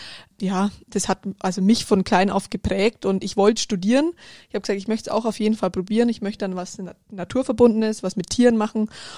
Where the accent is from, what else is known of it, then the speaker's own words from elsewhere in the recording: Hauenreuth, Bavaria, Germany; Wir sind ja in Hauenreuth groß geworden, ein ganz kleines, schnuckliges Dorf.